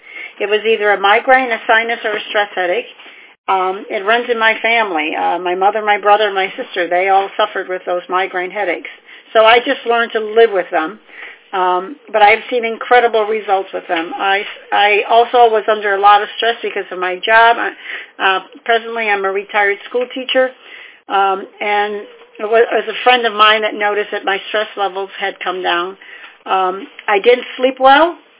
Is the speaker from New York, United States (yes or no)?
no; Algonquin, Illinois, United States; and I'm from Algonquin, Illinois.